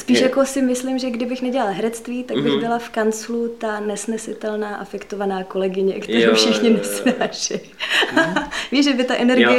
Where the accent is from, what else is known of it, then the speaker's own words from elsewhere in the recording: Moscow, Russia; also born or lived in Kazan; Když mi bylo 3, tak jsme se s rodiči přestěhovali do Moskvy a když mi bylo 7, tak jsme se s maminkou přestěhovali do Prahy. Takže jsem vlastně tady od 7 let.